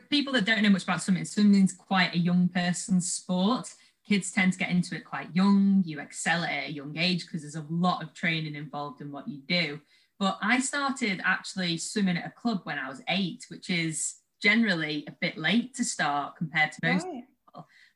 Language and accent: English; Southport, North West England, United Kingdom; So I'm based in the Northwest. I was from Southport.